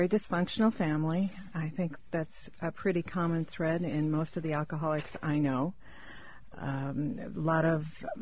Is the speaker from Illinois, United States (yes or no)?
no; Seattle, Washington, United States; I'm from Seattle.